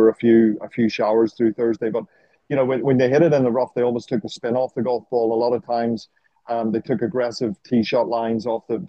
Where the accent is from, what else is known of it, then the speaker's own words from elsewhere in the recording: Ireland; growing up in Ireland, where you would have, you know, Ireland against Northern Ireland in soccer and Rangers against Celtic in soccer and things